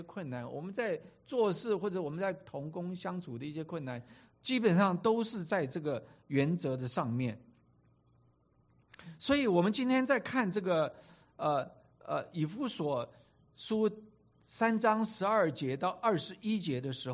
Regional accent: China; now in United States; 特别是我们中国人在这个地方好像是第一代的移民，碰到的问题可能比土生土长的美国人更要多

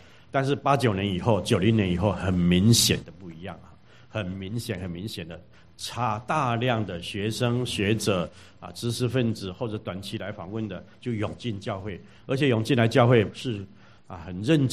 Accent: Taiwan; 我在台湾长大，在基督徒家庭长大

